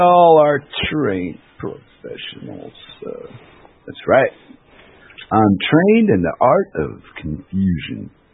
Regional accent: United States; I'm such an American here. It's so weird.

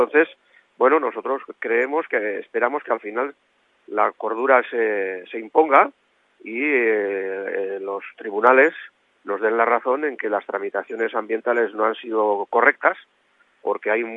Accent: Undiano, Navarre, Spain; yo en concreto soy de la zona del Perdón. Como somos una plataforma unitaria, pero yo soy de aquí, de la zona del Perdón, y yo soy de Undiano

